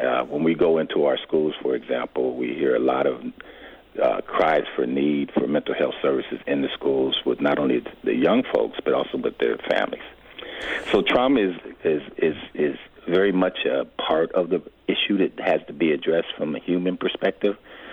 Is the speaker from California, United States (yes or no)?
no; Milwaukee, Wisconsin, United States; born there; I was born in Milwaukee, and Milwaukee has always been a very segregated city.